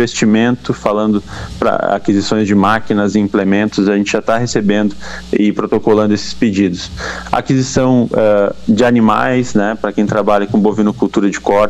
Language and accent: Portuguese; São Lourenço, Brazil; Falo nosso município porque sou natural de São Lourenço, né? Minha família mora aí.